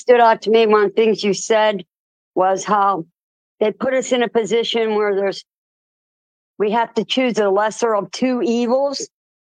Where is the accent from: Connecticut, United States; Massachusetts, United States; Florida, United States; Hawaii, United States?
Florida, United States; North Port; Florida. I'm from Northport, Florida, southern part.